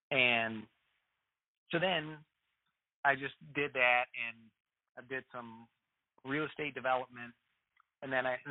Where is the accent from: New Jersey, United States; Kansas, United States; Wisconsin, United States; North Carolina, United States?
Kansas, United States; Wichita; I grew up in Wichita, Kansas, and they just gave me certain rules to follow